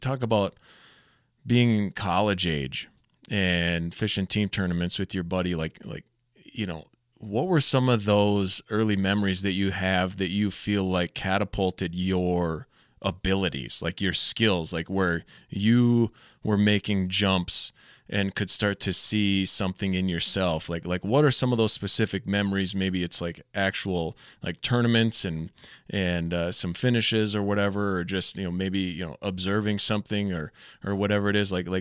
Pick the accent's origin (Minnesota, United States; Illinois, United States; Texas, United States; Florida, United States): Illinois, United States; Chicago; But man, growing up in Chicago.